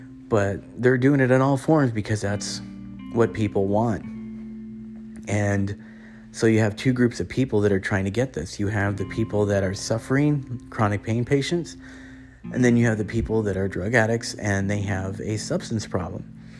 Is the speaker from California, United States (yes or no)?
yes; Ventura County, California, United States; It's hitting my hometown of Ventura County.